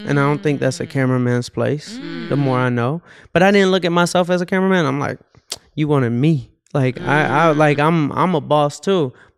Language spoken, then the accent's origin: English; Atlanta, Georgia, United States; So growing up in Atlanta.